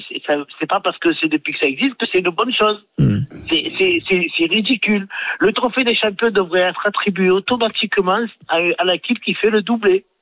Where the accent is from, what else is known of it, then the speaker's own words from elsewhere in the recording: Provence-Alpes-Côte d'Azur, France; accent: Marseille; Moi j'ai l'accent marseillais